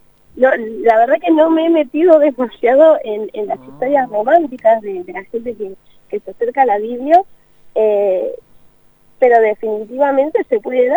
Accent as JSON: {"language": "Spanish", "town": "La Plata", "region": "Buenos Aires Province", "country": "Argentina", "said": "Yo soy de La Plata, vine a estudiar a la Universidad Nacional de La Plata la carrera de bibliotecología"}